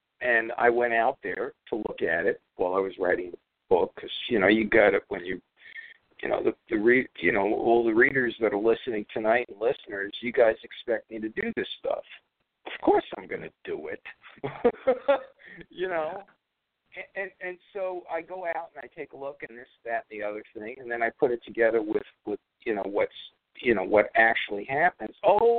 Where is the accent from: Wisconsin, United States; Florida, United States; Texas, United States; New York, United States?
New York, United States; New York City; What do I know? You know, I'm from Brooklyn.